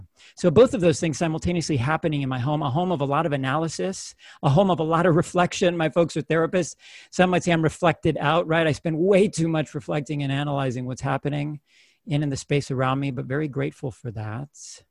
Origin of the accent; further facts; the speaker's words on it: Florida, United States; My experience as a first generation, U.S. born, to them